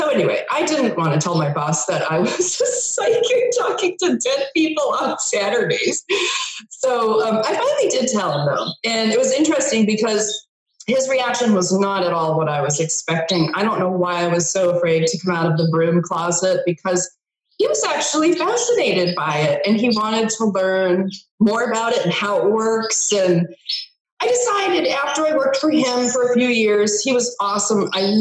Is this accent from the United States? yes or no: yes; New England, United States; So I grew up in New England and I went to Boston University for my undergrad in broadcasting and film.